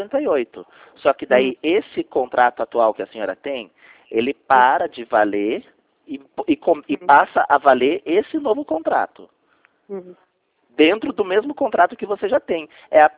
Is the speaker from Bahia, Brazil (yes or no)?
no; Curitiba, Paraná, Brazil; Eu sou de Curitiba, mas eu atendo o município de Passira